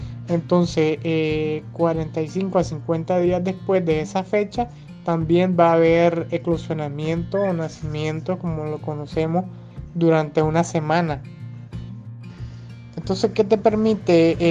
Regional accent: Nicaragua; Nosotros pues como nicaragüense tenemos 2 playas

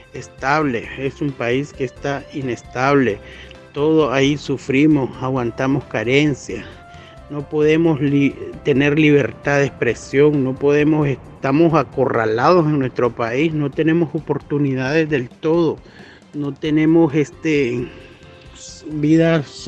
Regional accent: Nicaragua; moved away; Es lo más triste que puede tener nosotros como nicaragüenses, dejar nuestra patria, nuestro país, porque la verdad está muy difícil la vida allá

